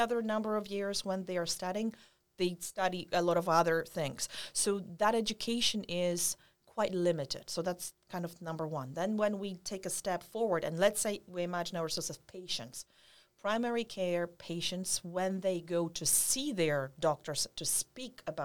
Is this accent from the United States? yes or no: no; Poland; English is a second language; now in Bermuda; However, I came here from Poland. I am married to Bermudian. It's been well over double digits right now. Wow. So Bermuda is my home away from home.